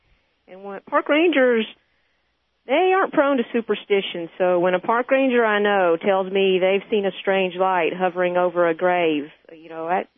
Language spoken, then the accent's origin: English; the South, United States; I really, you know, as a Southerner, the stories are often told of supernatural and unexplained events, so I do have that background.